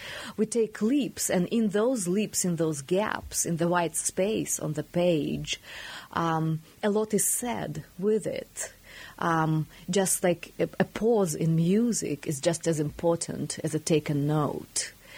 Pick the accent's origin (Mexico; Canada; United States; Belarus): Belarus; I grew up in Belarus, in the Soviet Union, and a great myth was that it was a really big reading nation.